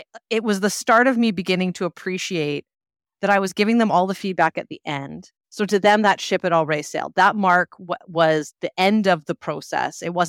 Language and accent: English; Vancouver, British Columbia, Canada; So basically, I am a teacher from Vancouver